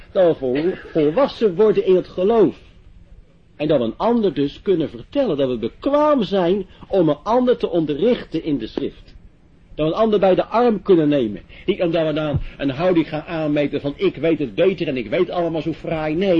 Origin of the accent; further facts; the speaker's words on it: West Netherlands, Netherlands; Maar in het westen waar ik vandaan kom ik in Amsterdam waar ik werk en ook in Den Haag en ook wel in Leiden